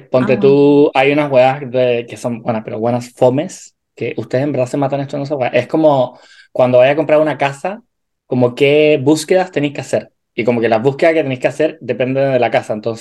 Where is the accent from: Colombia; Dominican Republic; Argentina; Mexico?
Dominican Republic; yo cuando crecí en la República Dominicana, allá nunca